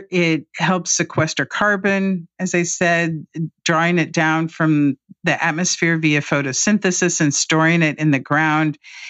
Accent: Indianapolis, Indiana, United States; I grew up in Indianapolis on a very conservative side of town, and my parents were the only Democrats in their polling district

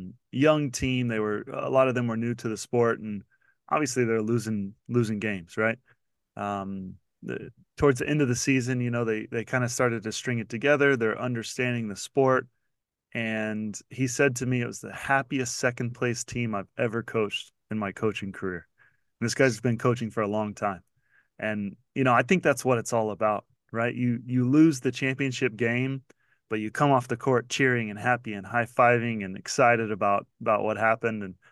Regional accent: United States; And international schools are very different than I'm an American, right?

